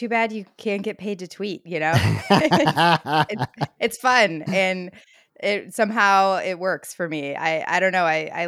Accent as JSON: {"language": "English", "region": "Midwest", "country": "United States", "tie": "born or raised there", "said": "I grew up in the Midwest. We were very close, proximity-wise, to Willow."}